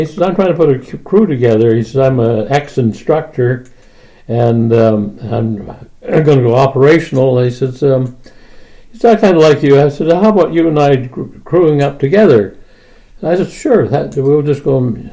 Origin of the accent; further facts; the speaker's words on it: Canada; I'm a Canadian, but I got English uniforms.